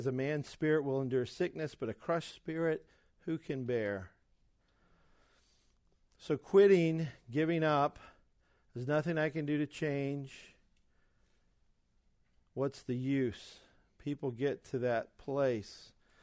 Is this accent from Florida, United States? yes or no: no; Alabama, United States; This will surprise you because I'm from Alabama, but or maybe it won't.